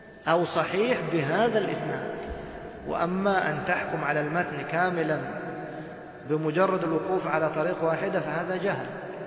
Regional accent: Egypt; مواصلات عامة مثلا في زحام خاصة عندنا في مصر، ما تمكنت من الجلوس وتريد أن تشرب

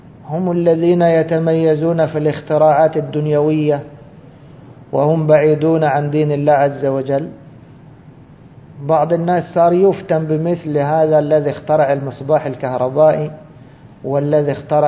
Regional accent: Egypt; كما كانوا يقولون عندنا في مصر مثل

